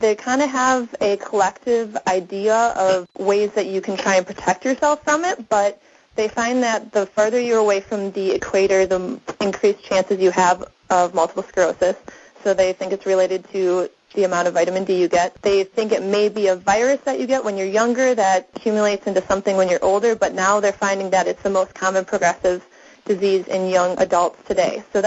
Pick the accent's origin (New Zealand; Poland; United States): United States; Wisconsin; I am from Wisconsin